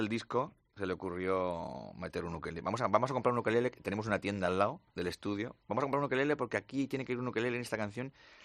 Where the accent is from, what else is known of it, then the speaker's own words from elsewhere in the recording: Extremadura, Spain; La gente pensaba que éramos australianos y somos extremeños, ¿no?